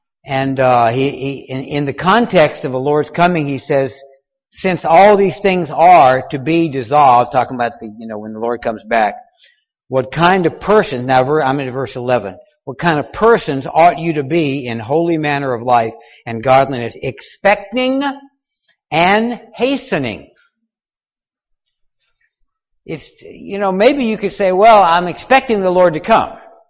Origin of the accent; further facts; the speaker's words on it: Oklahoma City, Oklahoma, United States; I'm from Oklahoma City.